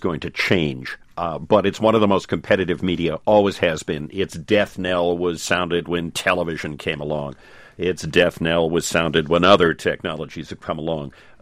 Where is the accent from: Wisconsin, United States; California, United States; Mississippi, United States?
Wisconsin, United States; Madison; particularly in college towns like Madison. I grew up in Madison, so it's fun